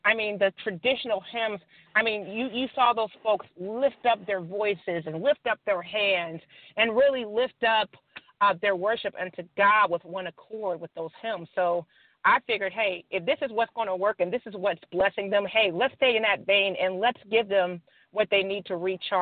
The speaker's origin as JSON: {"language": "English", "town": "Akron", "region": "Ohio", "country": "United States", "lives_now": "Pittsburgh, United States", "said": "my journey to ACAC, I came from Akron, Ohio to Pittsburgh. I'm thinking, oh, man, I'm leaving my family. I'm leaving my friends."}